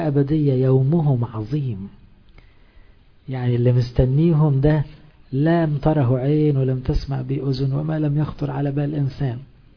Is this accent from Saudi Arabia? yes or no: no; Egypt; احنا مصريين ما احناش يهود